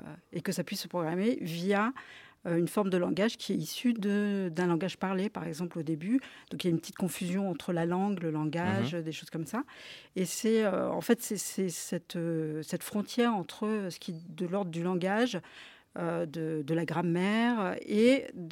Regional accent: Cambrai, Hauts-de-France, France; Du nord de la France, de Cambrai.

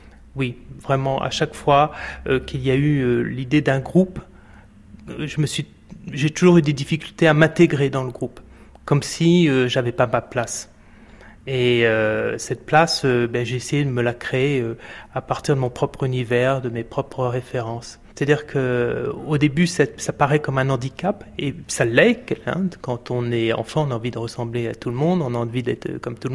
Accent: Vitry-sur-Seine, Île-de-France, France; j'ai grandi à Vitry-sur-Seine. Mes parents tenaient une boutique de matériel d'électroménager à côté de la gare. C'est vrai que c'était une famille d'immigrés, de gens très modestes

